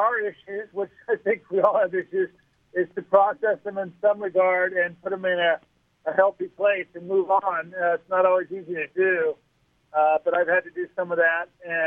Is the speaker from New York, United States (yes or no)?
no; Long Beach, California, United States; now in San Luis Obispo County, United States; I mean, there's some diversity, but I'm from Long Beach originally, and I go down there and I see a lot more people of color.